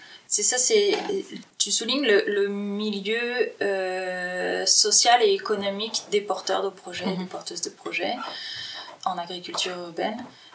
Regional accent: France; moved away; ça s'entend certainement à mon accent, je viens de France, donc j'ai eu cette chance-là de pouvoir partir de France pour venir ici

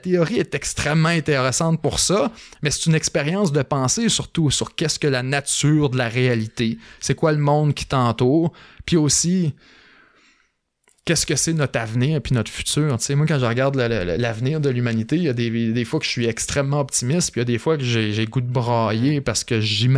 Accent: Quebec, Canada; moi, je viens du Bas-Saint-Laurent

